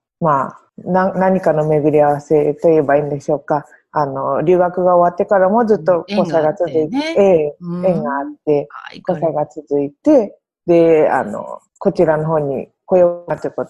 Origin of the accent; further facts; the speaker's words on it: Aomori, Japan; moved away; 私、青森県出身なんですけれども